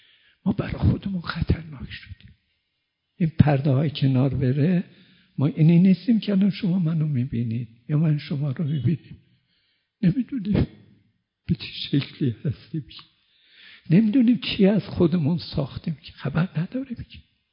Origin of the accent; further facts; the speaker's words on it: Abhar, Zanjan Province, Iran; سال 42 آمدم قم با آی مصباح آشنا شدم، ایشون گفت کجایی هستی؟ گفتم اوهری.